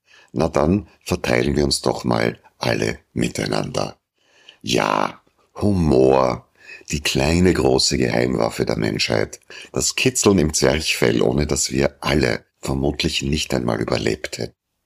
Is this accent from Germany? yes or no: no; Vienna, Austria; Aber bei uns in Wien und im Umland, da gibt es eine vielseitige und geistesblitzige Variante, die so mancher Freundeskreis zu einer Kunstform erhoben hat.